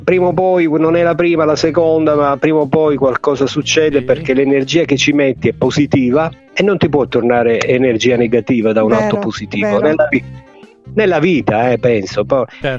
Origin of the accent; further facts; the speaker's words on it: Lagonegro, Basilicata, Italy; moved away as an adult; now in Bologna, Italy; Io poi sono originario di Lago Negro, provincia di Potenza, e a 23 anni, 24, mi sono trasferito a Bologna, dove vivo attualmente. Però ho delle origini, delle radici, scendo sempre al sud, sempre appena posso.